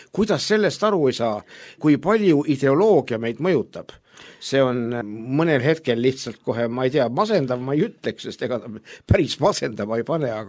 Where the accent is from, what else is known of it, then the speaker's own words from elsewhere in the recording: Türi, Järva County, Estonia; Ikka ma olen Türilt pärit ja vähemalt Türini.